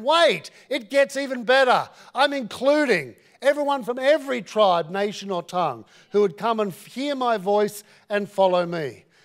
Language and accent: English; Australia; I said, well, I am an Australian, so the answer to that will be no.